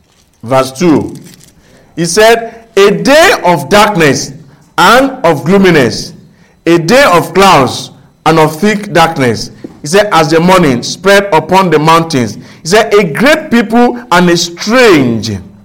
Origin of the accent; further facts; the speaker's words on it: Nigeria; at least where I grew up in Nigeria, that I know, let and bred